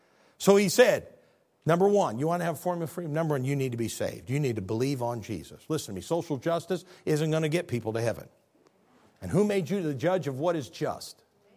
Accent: Spring Valley, Illinois, United States; born there; But you remember, I was born in Spring Valley, Illinois.

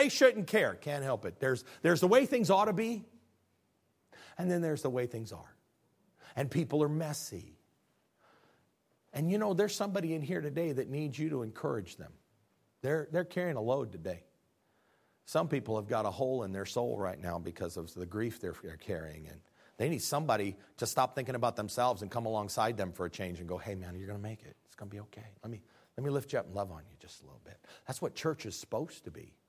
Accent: Illinois, United States; they're from Illinois, like we're from Illinois

